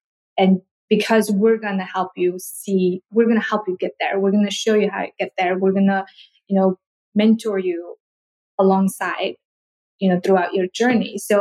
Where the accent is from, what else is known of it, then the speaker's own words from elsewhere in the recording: Mongolia; moved away; also born or lived in South Korea; So growing up in Mongolia, I didn't get to eat a lot of fruit because it's just so expensive and we don't have a lot. And when I first moved to South Korea